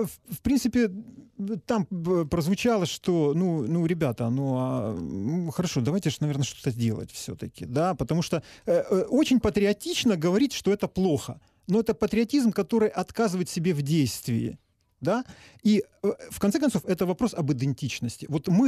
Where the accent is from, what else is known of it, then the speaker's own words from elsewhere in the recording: Ukraine; Да, я русский по культуре, да, но при этом я абсолютный украинец